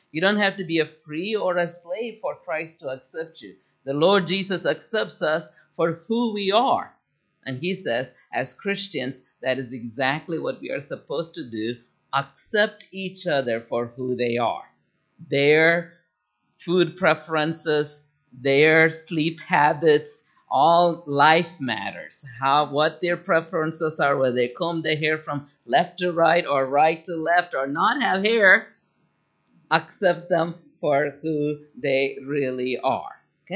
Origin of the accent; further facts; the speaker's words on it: India; I come from India.